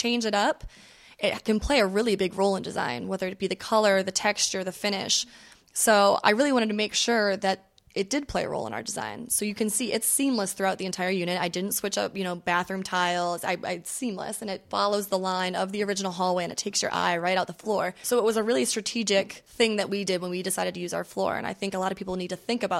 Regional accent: Miami, Florida, United States; which obviously I'm from Miami, so I have a great sense of that style here.

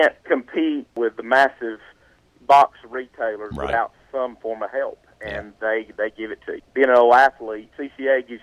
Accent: the South, United States; accent: southern; My southern accent, I'm a mountain guy

